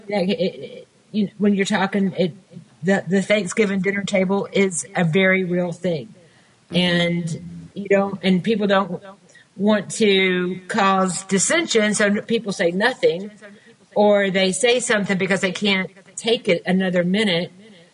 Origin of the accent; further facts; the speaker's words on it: Alabama, United States; Well, Paul, I'm from Alabama, and so we have to navigate this all the time.